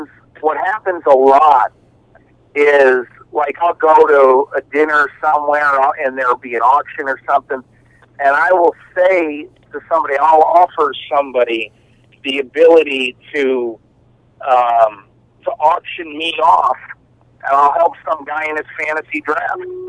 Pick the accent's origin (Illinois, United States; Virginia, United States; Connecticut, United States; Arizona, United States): Connecticut, United States; And when I grew up in Connecticut, and my father was a huge baseball fan above all else.